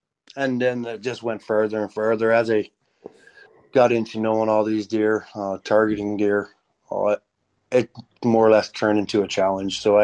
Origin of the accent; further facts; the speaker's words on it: Newfoundland and Labrador, Canada; hey, I'm from Newfoundland. Can I hunt?